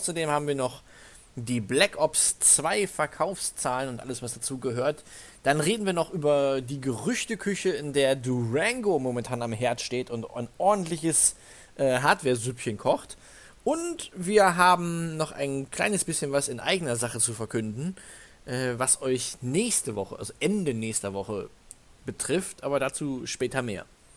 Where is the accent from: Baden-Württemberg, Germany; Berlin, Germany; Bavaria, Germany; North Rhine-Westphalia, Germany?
North Rhine-Westphalia, Germany; Iserlohn; Ich komme aus Iserlohn